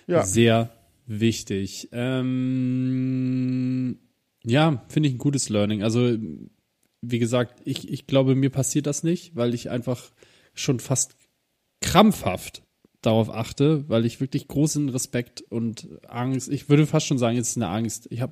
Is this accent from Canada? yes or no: no; Northern Germany, Germany; Das klingt für mich einfach wie so ein Sprichwort, weil Neckar für mich als Norddeutscher so weit weg ist.